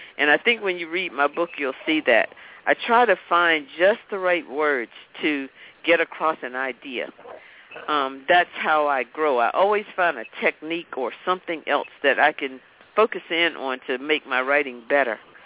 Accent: Raleigh, North Carolina, United States; I was brought up in Raleigh, North Carolina, which is the capital of North Carolina

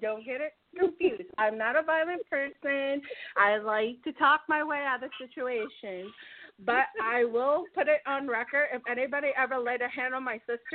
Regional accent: United States; born there; No, I'm Vietnamese. My aunt-in-law

